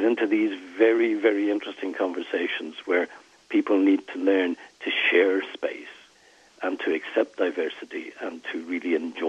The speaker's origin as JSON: {"language": "English", "region": "Northern Ireland", "country": "United Kingdom", "said": "where I come from, I was born in Northern Ireland. And there are two different cultures in Northern Ireland, one British and one Irish."}